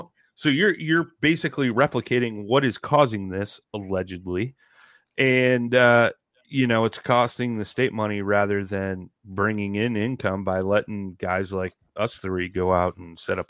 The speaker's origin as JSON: {"language": "English", "region": "Illinois", "country": "United States", "tie": "born or raised there", "said": "All so fired up because the county I grew up in Illinois used to be what was it, number 6 on the Boone and Crockett list"}